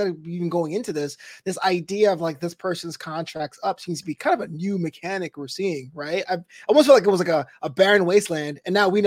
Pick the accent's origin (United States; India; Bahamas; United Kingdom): United Kingdom; Scotland; But we're going to my home country. That's my best Scottish accent.